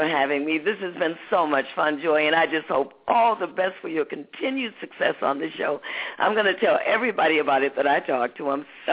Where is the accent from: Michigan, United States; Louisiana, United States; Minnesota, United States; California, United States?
Michigan, United States; Detroit; But anyway, he knew I was from Detroit, and he fell in love with the city of Detroit